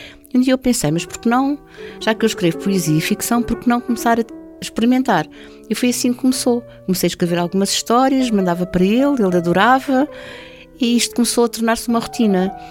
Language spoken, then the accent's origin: Portuguese; Lisbon, Portugal; Então, eu cresci em Lisboa, aqui no Restelo.